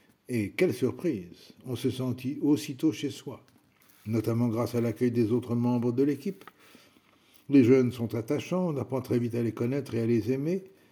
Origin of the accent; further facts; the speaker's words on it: Saint-Cloud, Île-de-France, France; j'ai grandi à Saint-Cloud en fréquentant les établissements privés jusqu'à mon bac.